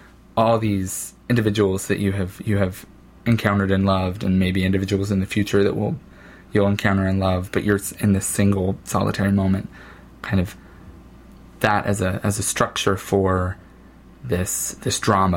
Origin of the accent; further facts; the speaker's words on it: Ohio, United States; moved away as an adult; now in Seattle, United States; I was about to move from Ohio to Seattle, and I was coming to terms with leaving my hometown and moving to a place entirely not where I'm from.